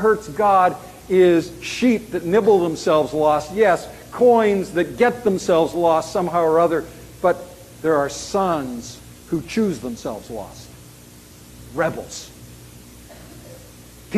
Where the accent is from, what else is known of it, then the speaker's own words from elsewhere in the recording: Canada; I'm Canadian, I can say those things